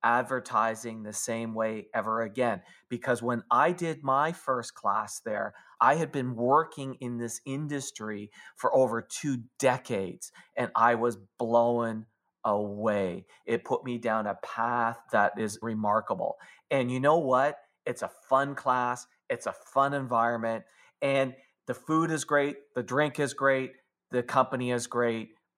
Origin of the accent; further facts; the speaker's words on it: Canada; Because I'm a Canadian.